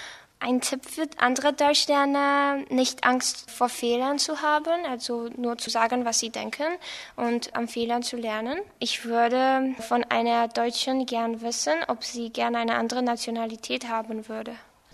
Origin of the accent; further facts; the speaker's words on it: Yerevan, Armenia; German is a second language; Ich komme aus Armenien, Jerewan. Ich bin 16 Jahre alt.